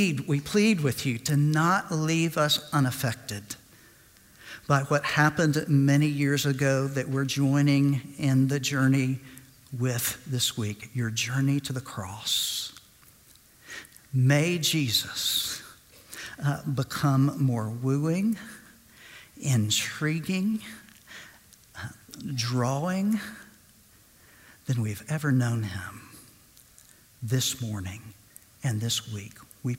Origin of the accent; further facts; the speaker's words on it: Chattanooga, Tennessee, United States; I'm from Chattanooga, so it's like he was on Lookout Mountain, if you've ever been there.